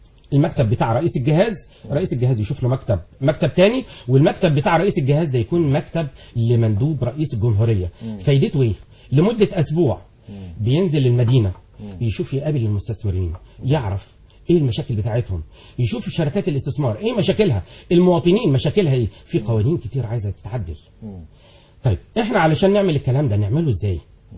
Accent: Egypt; احنا ما كناش حاسين ان احنا مصريين, كانت البلد دي مش بلدنا

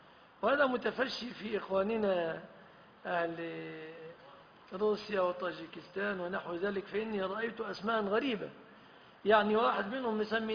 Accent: Egypt; في بلادنا مصر

